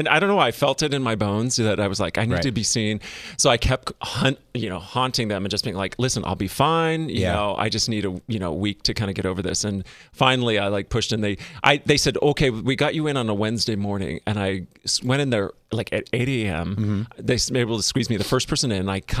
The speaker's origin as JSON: {"language": "English", "region": "California", "country": "United States", "said": "Well, it opened, I'm from Northern California."}